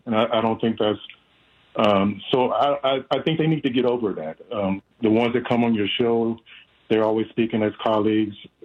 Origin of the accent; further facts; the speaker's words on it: Santa Clarita, California, United States; Hi, Tom. I'm from Santa Clarita.